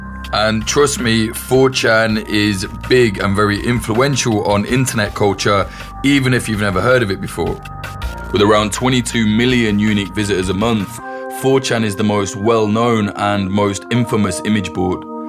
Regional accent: United Kingdom; You've probably noticed I'm British

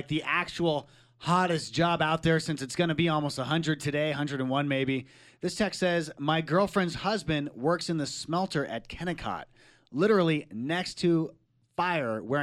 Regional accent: Arizona, United States; I grew up in Arizona, so I'm used to it.

